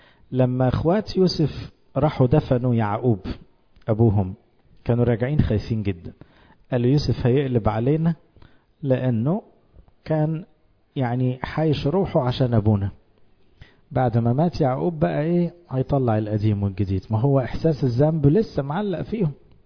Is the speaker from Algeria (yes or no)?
no; Egypt; عندنا في مصر سيستم مش حلو، هو المعاشات